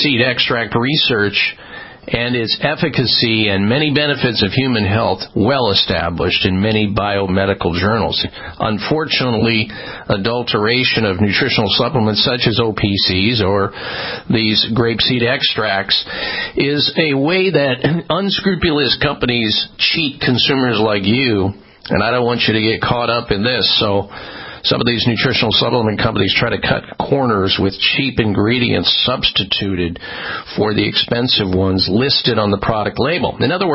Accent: Midwest, United States; I grew up in the Midwest. I used to race a car at Cordova Drag Strip, believe it or not.

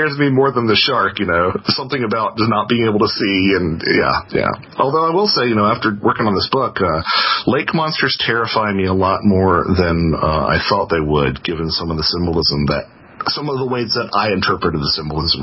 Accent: Lake Norman, North Carolina, United States; I grew up on Lake Norman in North Carolina, and it's a man-made lake

